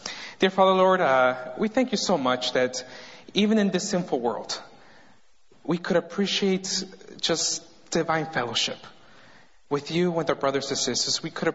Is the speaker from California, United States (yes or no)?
yes; California, United States; "Hey, where are you from?" And I'm like, "From California."